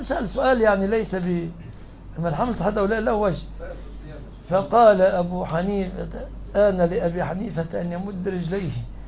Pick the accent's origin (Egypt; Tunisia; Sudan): Egypt; أنا رجل مصري